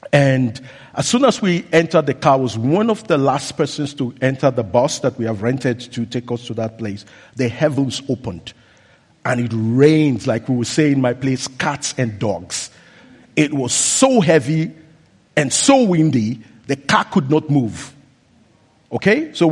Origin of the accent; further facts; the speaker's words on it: Nigeria; Those of us who are from Nigeria will know what I'm talking about.